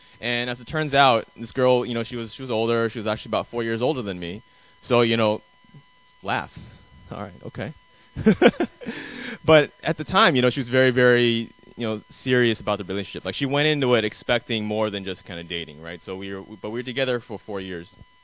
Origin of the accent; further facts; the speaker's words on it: Arizona, United States; But yeah, so I'm from Arizona, lived predominantly my whole entire life there, and then came to Cal, to the Bay Area, for my undergrad